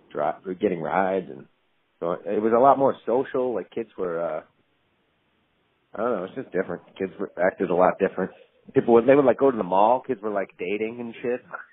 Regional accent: Weymouth, Massachusetts, United States; also born or lived in Virginia; I mean, that's growing up on the South Shore in Weymouth.

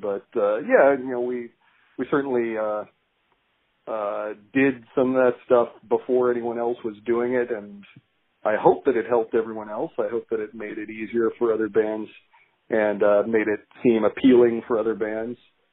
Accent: Reston, Virginia, United States; We're like, oh, we're from the Reston scene and whatever.

